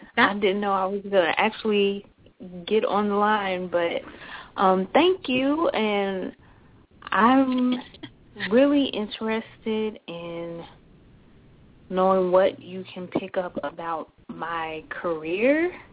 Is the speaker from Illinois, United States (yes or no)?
yes; Chicago, Illinois, United States; I'm sorry, I'm from Chicago